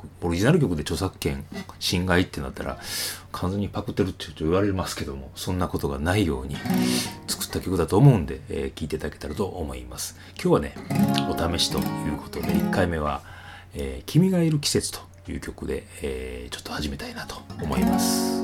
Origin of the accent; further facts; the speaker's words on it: Osaka, Japan; このイントネーションで分かってもらってると思うんですけども、関西、まあ大阪でございますね。大阪で生まれ育ち、